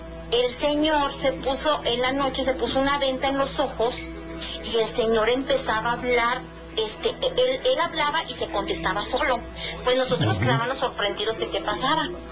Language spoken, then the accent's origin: Spanish; Durango, Mexico; Para esto mi mamá se fue a Durango, porque nosotros somos de Durango.